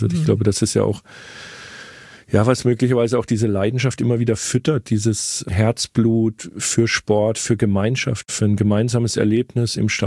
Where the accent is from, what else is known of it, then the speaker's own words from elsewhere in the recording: Freiburg, Baden-Württemberg, Germany; born there; als junger Mensch wurde ich zum Eishockey-Fan, damals noch in Freiburg, meiner Geburtsstadt